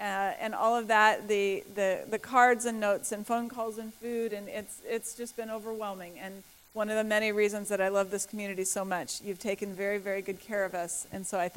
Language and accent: English; Topeka, Kansas, United States; And I think that I was placed there because I'm from Kansas. We're all farmers in Kansas.